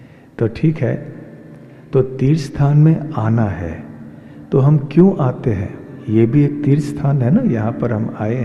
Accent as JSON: {"language": "Hindi", "country": "India", "tie": "born there", "said": "हमारा सौभाग्य है कि हमारा जन्म भारतवर्ष में हुआ है।"}